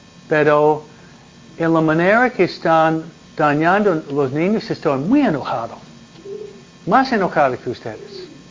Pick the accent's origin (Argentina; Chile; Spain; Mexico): Mexico; now in United States; Entonces nosotros venimos de México, ustedes son racistas contra nuestra propia cultura.